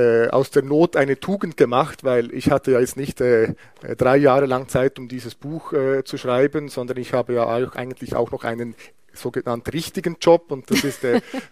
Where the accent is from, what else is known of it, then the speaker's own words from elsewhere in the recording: Bern, Switzerland; Ich bin ja Berner, ich bin hier aufgewachsen